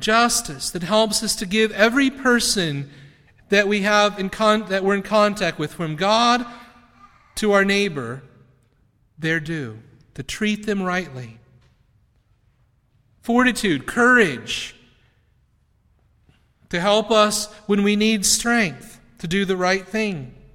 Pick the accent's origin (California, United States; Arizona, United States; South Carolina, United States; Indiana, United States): Indiana, United States; There's a girl in my hometown in Indiana who has given up ice cream.